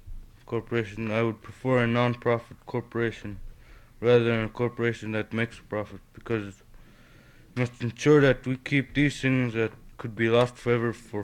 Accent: Alaska, United States; I'm a student from Kliwonik, Alaska.

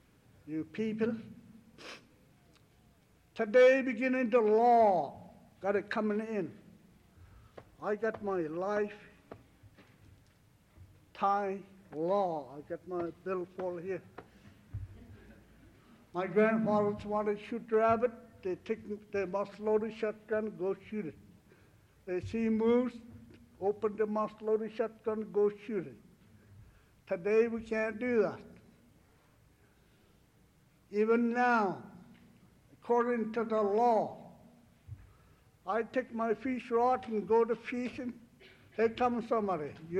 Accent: Alaska, United States; I'm Indian, I don't know how did I going to figure it. I don't know where that 40 million acres land been set at. I really don't know. I think whole Alaska, I think that's mine.

